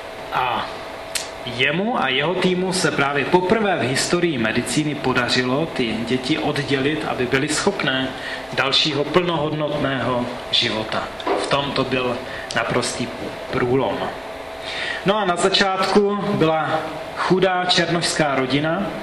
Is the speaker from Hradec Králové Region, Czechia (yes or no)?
no; Vyškov, South Moravian Region, Czechia; Já pocházím z Výškova, nebo bydlím tam se svojí manželkou a dcerou.